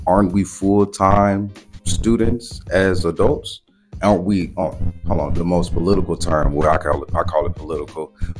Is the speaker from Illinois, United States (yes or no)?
no; Mississippi, United States; So, I'm from Mississippi, so I drove 10 hours to attend Lincoln University of Missouri.